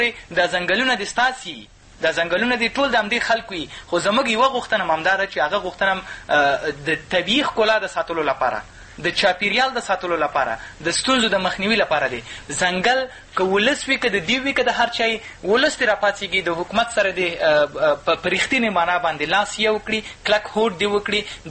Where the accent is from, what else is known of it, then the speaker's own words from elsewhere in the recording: Afghanistan; زما په خپل نظر باندې د یو افغان په توګه د یو ځوان په توګه